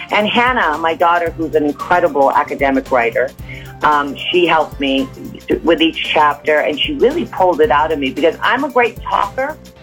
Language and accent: English; Great Barrington, Massachusetts, United States; I grew up in Great Barrington, and here I was back in Great Barrington